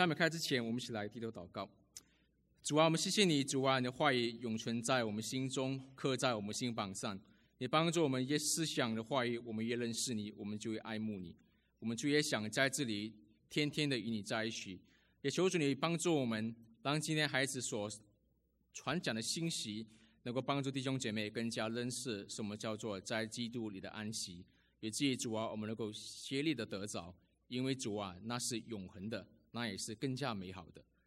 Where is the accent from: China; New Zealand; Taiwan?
New Zealand; 我认为只要我回到我自己的家乡，只要我见到我的父母亲，只要我回到纽西兰